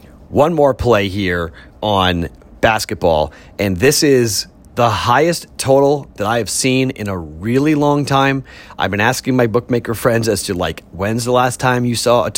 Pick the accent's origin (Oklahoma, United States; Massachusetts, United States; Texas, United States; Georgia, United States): Massachusetts, United States; Boston; I'm from Boston. I used to run two radio stations in New Hampshire.